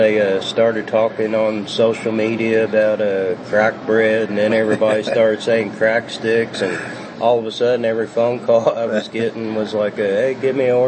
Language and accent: English; Louisville, Kentucky, United States; I grew up in the Germantown Schnitzelburg area at St. Joseph's Hospital, and then I went to school at Armand Lasorles. Went to St. Ag's, played for Germantown baseball.